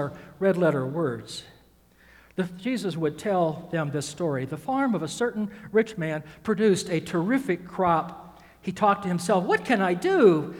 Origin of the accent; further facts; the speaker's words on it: the South, United States; I'm from the South originally.